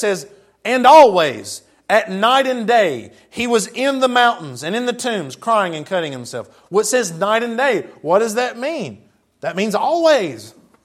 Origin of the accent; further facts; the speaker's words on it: Jackson, United States; I mean, I grew up in Jackson. I got that one, y'all.